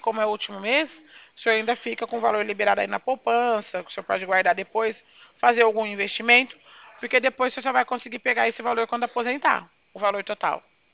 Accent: Bebedouro, São Paulo, Brazil; Sou da cidade de Bebedouro.

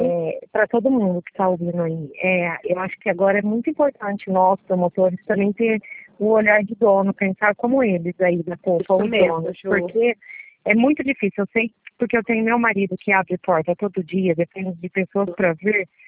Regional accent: Pirajuí, São Paulo, Brazil; Oi, eu sou de Pirajuí.

